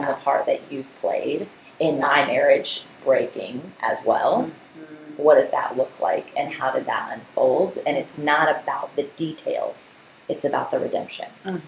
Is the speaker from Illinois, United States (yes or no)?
no; Virginia Beach, Virginia, United States; And my hometown city of Virginia Beach was the 15th in the nation.